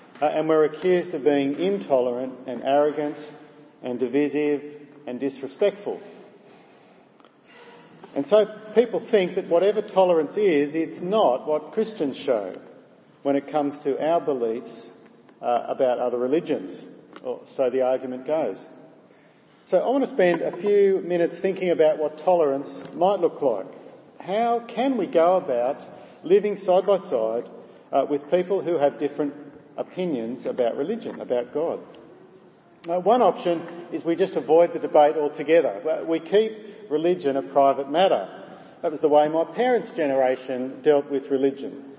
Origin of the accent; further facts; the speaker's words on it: Gosford, New South Wales, Australia; When I was growing up in Gosford in the 1970s